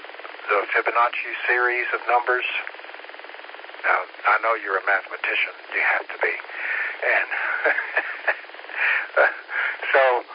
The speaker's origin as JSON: {"language": "English", "region": "Tennessee", "country": "United States", "tie": "born or raised there", "said": "I'm not originally from here. I grew up in East Tennessee, and we had all the same weather, but summer is a little different here."}